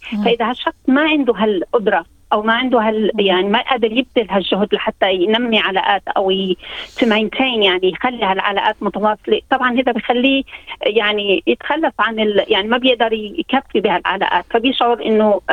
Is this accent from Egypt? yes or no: no; Lebanon; moved away; يعني أنا ربيت بلبنان وكبرت